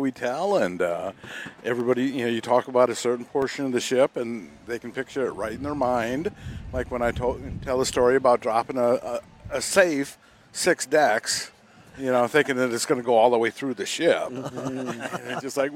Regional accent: Stoughton, Wisconsin, United States; from Stoughton, Wisconsin.

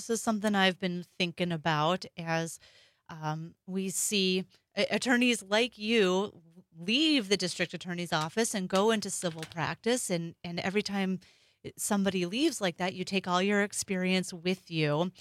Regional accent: Alaska, United States; My home state of Alaska, that's where I was born and raised, where I grew up before I went to college

